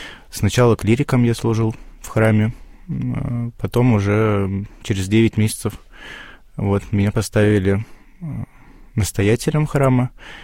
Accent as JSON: {"language": "Russian", "region": "Almaty", "country": "Kazakhstan", "tie": "born there", "said": "Я родился в Казахстане, в Алмате, в 90-м году, и годы были тогда очень тяжелые."}